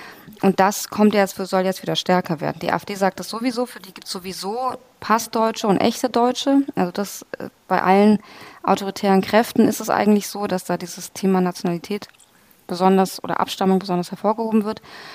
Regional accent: Iran; ich stamme aus dem Iran

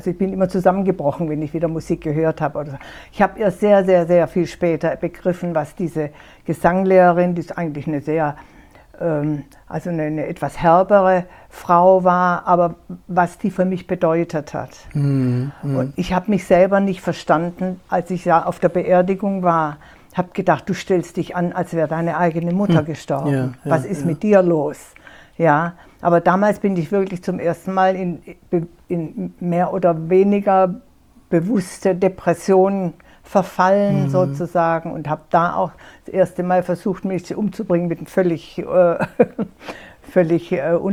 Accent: Karlsruhe, Baden-Württemberg, Germany; born there; bin zufällig in Karlsruhe

